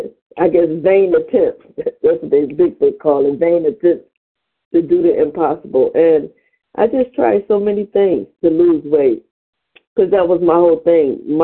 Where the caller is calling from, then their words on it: Cleveland, Ohio, United States; I'm calling from Cleveland, Ohio